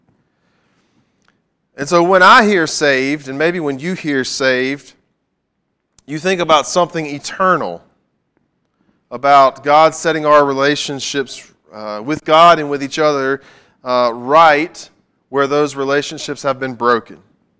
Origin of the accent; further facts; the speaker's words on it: the South, United States; maybe this is because I was raised in the South, where saved is part of the vocabulary that we all have.